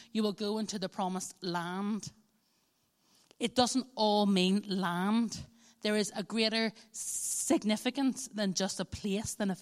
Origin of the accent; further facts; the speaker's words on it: Northern Ireland, United Kingdom; as a Northern Irish person, you know, hope for the best, expect the worst.